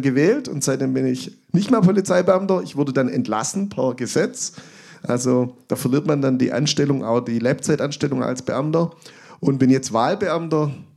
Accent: Urbach, Baden-Württemberg, Germany; in meinem Heimatdorf in Urbach, also wo ich aufgewachsen bin und auch lang gelebt habe

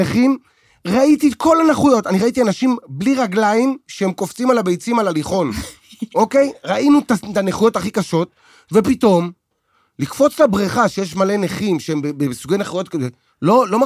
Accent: Tel Aviv, Tel Aviv District, Israel; אני גדלתי בדרום תל אביב

